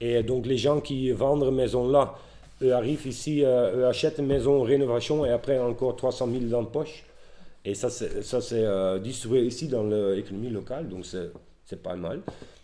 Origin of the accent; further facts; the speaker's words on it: Netherlands; moved away; Et ici, je retrouve la cohésion sociale, la vie sociale, comme quand j'étais jeune au Pays-Bas.